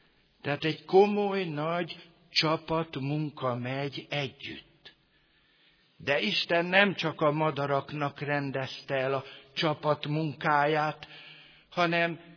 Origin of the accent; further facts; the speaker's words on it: Hungary; Ő adta, hogy én magyarnak születtem, ha magyar vagyok